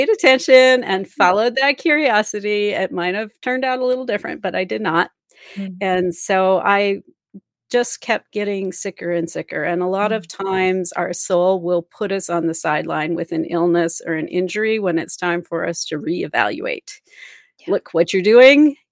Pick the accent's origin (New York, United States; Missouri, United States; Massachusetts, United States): Missouri, United States; I'm from Missouri. Show me the proof, right?